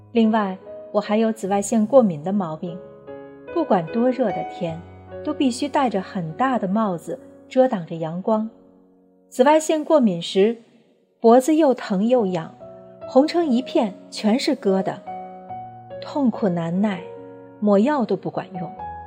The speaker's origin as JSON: {"language": "Chinese", "region": "Northeast China", "country": "China", "tie": "born or raised there", "said": "我从小生活在东北农村，农村没有医院。"}